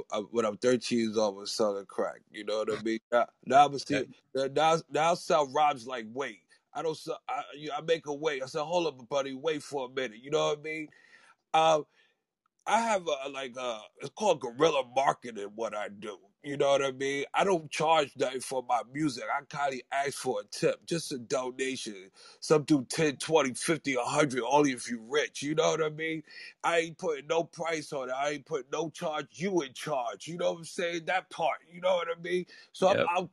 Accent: New York City, New York, United States; I'm from New York City, Harlem, New York City.

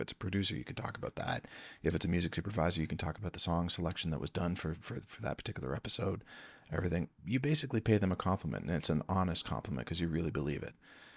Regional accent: Peterborough, Ontario, Canada; I grew up in Peterborough, Ontario, Canada.

